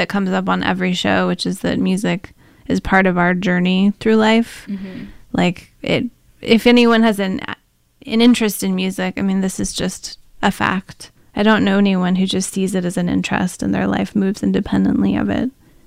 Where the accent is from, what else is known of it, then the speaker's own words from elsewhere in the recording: Pacific Northwest, United States; As someone who is also from the West Coast of the Pacific Northwest variety